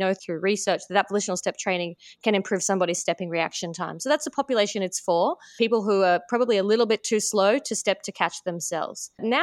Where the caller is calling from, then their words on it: Brisbane, Queensland, Australia; It's 10 past 8 on Wednesday, the 4th of July in Brisbane, Australia.